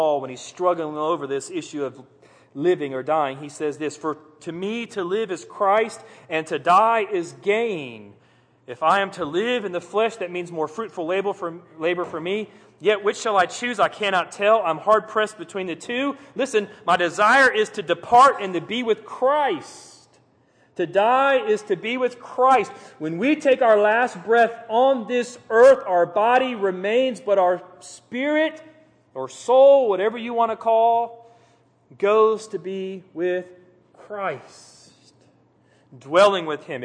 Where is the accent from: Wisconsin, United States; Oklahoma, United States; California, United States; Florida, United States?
Florida, United States; Titusville; Growing up in Titusville, and I've probably shared this before, but when those shuttles take off, you feel it.